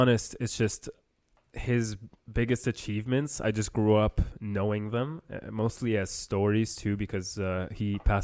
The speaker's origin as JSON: {"language": "English", "country": "Lebanon", "tie": "born or raised there", "also_born_or_lived": "Cairo, Egypt", "said": "Born there, my family's from Alexandria. It was beautiful. The thing is, I didn't even spend too long there. I spent about 2 to 3 years there before I traveled to Lebanon."}